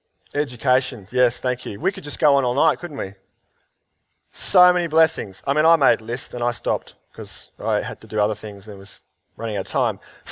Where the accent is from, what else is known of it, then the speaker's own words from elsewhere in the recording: Australia; We've been so very blessed as Australian Christians.